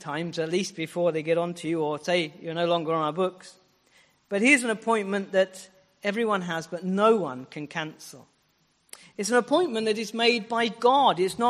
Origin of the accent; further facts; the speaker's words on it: Colchester, East of England, United Kingdom; giving out tracts in the town centre of my hometown of Colchester.